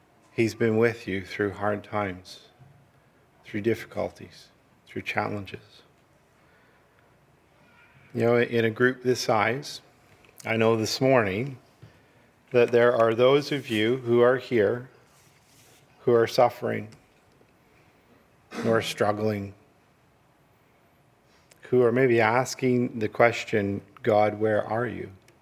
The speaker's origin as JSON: {"language": "English", "town": "Ancaster", "region": "Ontario", "country": "Canada", "tie": "born or raised there", "said": "I grew up in Hamilton, Ancaster, just outside of Hamilton."}